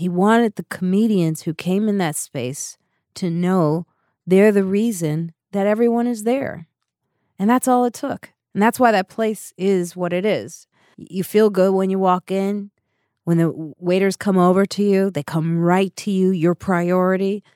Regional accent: Highland Park, Illinois, United States; also born or lived in Chicago; Highland Park, Illinois, then Chicago South Side, then South Suburbs. So I grew up, like, I had a lot of transitions, and I had to be like the chameleon in a sense.

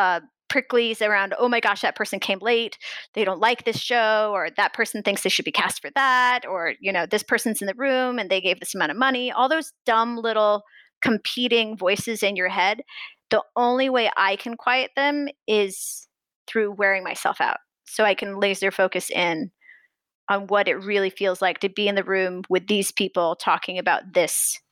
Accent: Missouri, United States; Complete Midwestern naivete. To be completely honest, I'm from Missouri and I got into NYU

